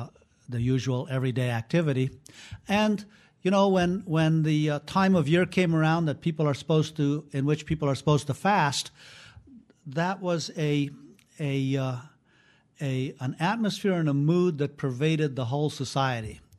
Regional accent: Afghanistan; Islam was part of everyday life in that sense when I was growing up in Afghanistan.

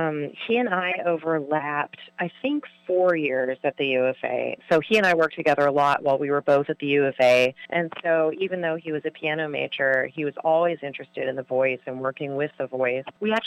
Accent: Arkansas, United States; growing up in Arkansas, I always thought of 33 as the Jesus birthday.

